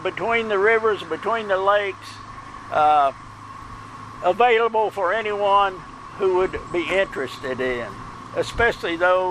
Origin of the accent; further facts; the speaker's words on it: Golden Pond, Kentucky, United States; I was born in 1943, and I was raised in Golden Pond.